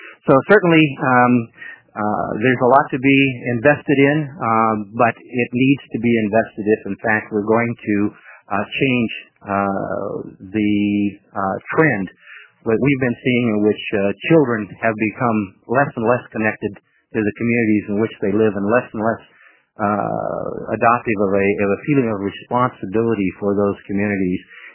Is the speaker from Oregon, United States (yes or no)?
yes; Oregon, United States; I'm from Hood River County.